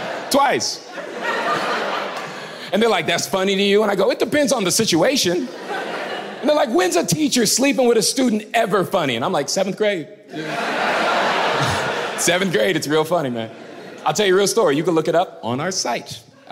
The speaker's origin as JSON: {"language": "English", "region": "Florida", "country": "United States", "lives_now": "Los Angeles, United States", "said": "I live in LA now. I've been there for 5 years. The number one question I get asked when I tell people I'm from Florida"}